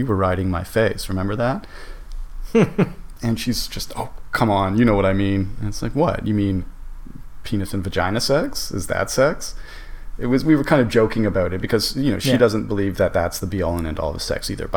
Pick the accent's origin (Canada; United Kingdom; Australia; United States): Canada; Toronto, Ontario; growing up in Toronto, which is the culture here is very, very puritanical. It's very old school Protestant.